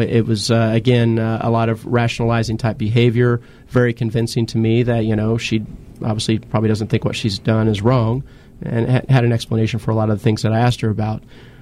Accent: the South, United States; I'm not from California. I used to be from a southern part of the country, and so I will sometimes slip into a bit of a southern accent

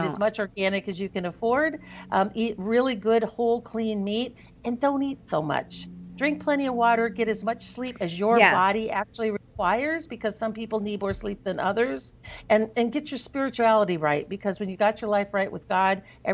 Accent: Ohio, United States; I grew up in the country. I grew up in Ohio, and my dad's side of the family were all big hunters

